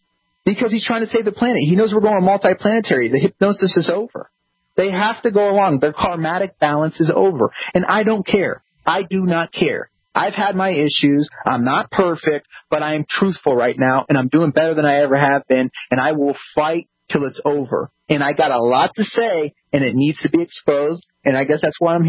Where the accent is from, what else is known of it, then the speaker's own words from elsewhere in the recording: Morocco; I'm from the Kingdom of Morocco.